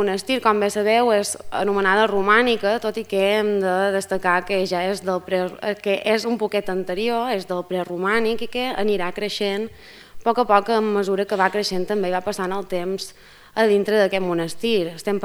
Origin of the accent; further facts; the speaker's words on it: Balearic Islands, Spain; accent: Mallorcan; sóc de Mallorca i això explica el meu accent tan estrany. Intento centralitzar el màxim que puc